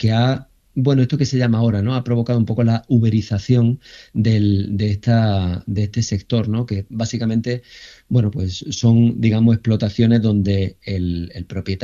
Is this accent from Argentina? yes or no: no; Jaén, Andalusia, Spain; soy de Jaén y de familia que ha trabajado el campo